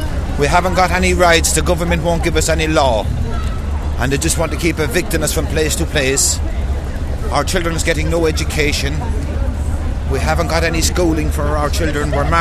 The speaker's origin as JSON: {"language": "English", "town": "Basildon", "region": "East of England", "country": "United Kingdom", "said": "We're from the Basildon, Oak Lane community."}